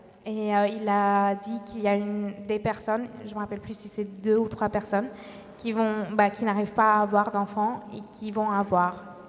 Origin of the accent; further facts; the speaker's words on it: Aleppo, Aleppo Governorate, Syria; en 96, le père Émilien Tardif est venu chez nous à Alep.